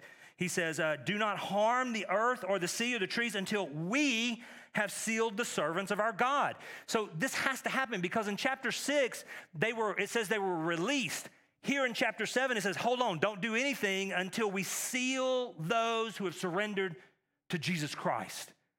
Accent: Texas, United States; I'm from Texas. That's much like a brand.

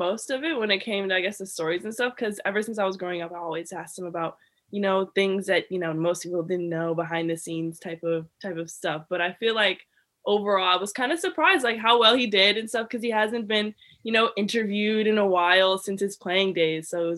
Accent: Maryland, United States; Yes, all my life.

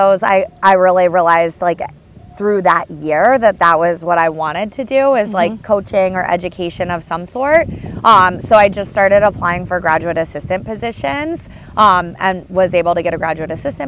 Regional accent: Utah, United States; I grew up in Utah and lacrosse was not big there, especially when I was younger.

